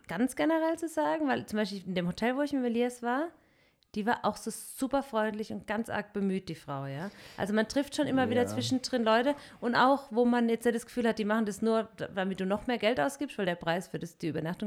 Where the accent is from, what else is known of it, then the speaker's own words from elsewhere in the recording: Southern Germany, Germany; Ich komme ja aus Süddeutschland